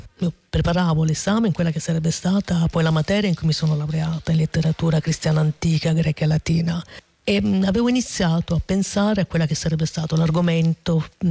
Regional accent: Brindisi, Apulia, Italy; vengo da Brindisi, come le dicevo prima, che è una città di porto, che è Salento, che è Normannia, Borboni, che è un luogo in cui i popoli sono arrivati, da cui i popoli sono partiti.

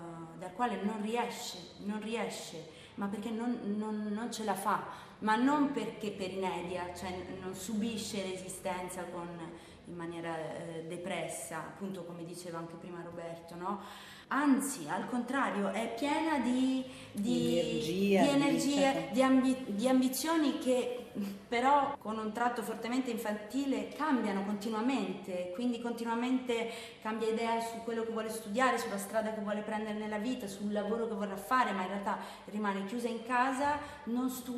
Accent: Rome, Lazio, Italy; No, io sono romana

